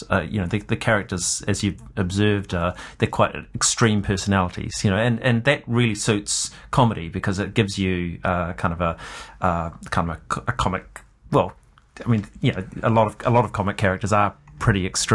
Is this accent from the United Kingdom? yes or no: no; Dunedin, Otago, New Zealand; it could be Dunedin back when we were growing up in Dunedin